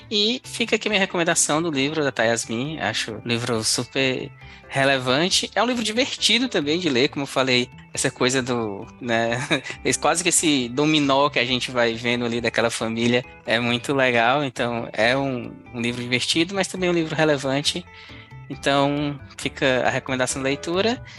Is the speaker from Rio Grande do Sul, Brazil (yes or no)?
no; Fortaleza, Ceará, Brazil; Eu sou de Fortaleza, né?